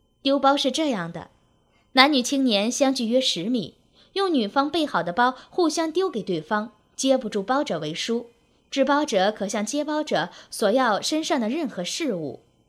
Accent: Beijing, China; 主人为了和我这个北京来客交个朋友

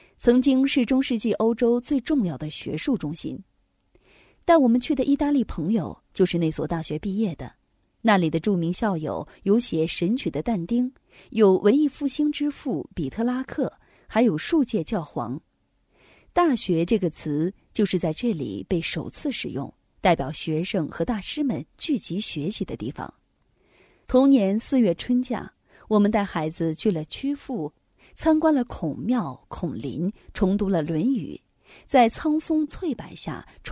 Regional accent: China; 我这一代的中国人一般还是会问你是哪里人

